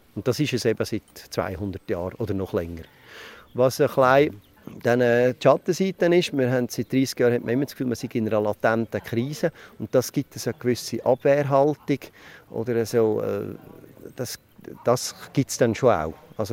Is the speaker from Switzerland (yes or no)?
yes; Glarus, Switzerland; Wirtschaftlich sind wir Zürich orientiert, vom Dialekt her eher in der Innerschweiz und politisch gehören wir zur Ostschweiz. Aber eigentlich gehören wir zu keiner Grossregion. Wir sind keine Innerschweizer, und wir sind auch keine Bündner. Und Ostschweizer sind wir ja auch nicht, wie man vom Dialekt angehört.